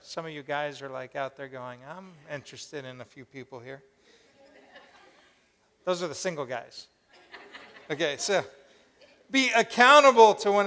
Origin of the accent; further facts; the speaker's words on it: Colorado, United States; But I grew up in Colorado, so I miss the majesty of the Rocky Mountains, the plains